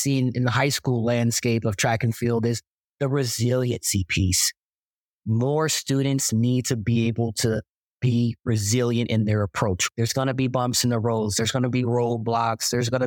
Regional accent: Fresno, California, United States; also born or lived in Los Angeles, United States; Yes, I'm from Fresno, California, early childhood, and then middle school years, high school years, moved to LA and got the rest of my young childhood in LA.

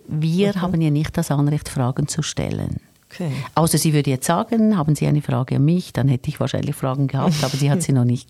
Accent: Ennetmoos, Nidwalden, Switzerland; wo ich wohne, wo ich herkomme, hat gesagt, dass ich dort zufälligerweise noch nie war, in Ennetzmoos im Kanton Nidwalden.

